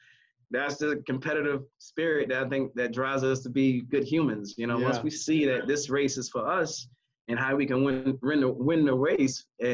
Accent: Savannah, Georgia, United States; I'm from Savannah, Georgia, man. That's a football town.

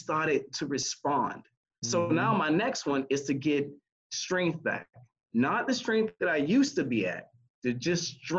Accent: Savannah, Georgia, United States; I'm from Savannah, Georgia, man. That's a football town.

